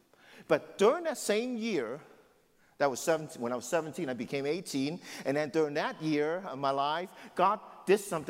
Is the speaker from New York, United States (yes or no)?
yes; New York City, New York, United States; See, I grew up in the Lower East Side. I went to school in Greenwich Village.